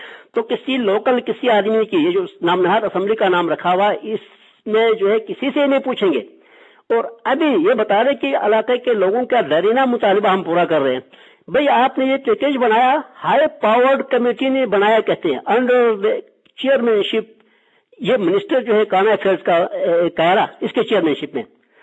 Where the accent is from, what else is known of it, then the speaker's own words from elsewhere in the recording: Gilgit, Gilgit-Baltistan, Pakistan; first language Gilgiti; Urdu is a second language; اس لیے مجبوراً مجھے اردو میں آپ سے بات کرنی پڑ رہی ہے, اور میری اپنی مادری زبان بھی اردو نہیں ہے, گلگتی ہے. گلگت میں بھی چار پانچ جو زبانیں ہیں ان میں سے ایک زبان ہے